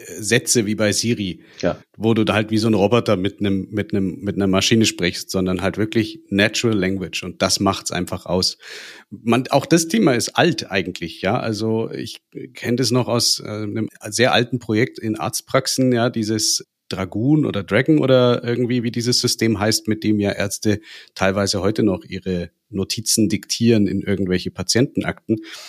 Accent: Germany; Natürlich, wir sind Deutsche, wir müssen uns immer auch wieder die Frage nach dem Datenschutz und der Sicherheit stellen.

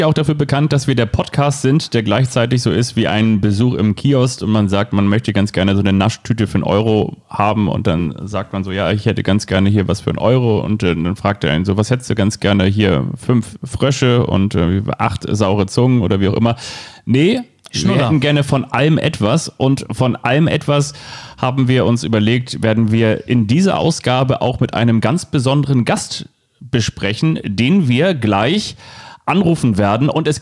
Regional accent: Kiel, Schleswig-Holstein, Germany; Ich bin ja in Kiel aufgewachsen

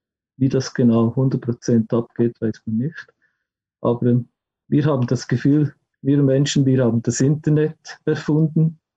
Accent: Switzerland; ich denke auch bei uns in der Schweiz im Nationalpark.

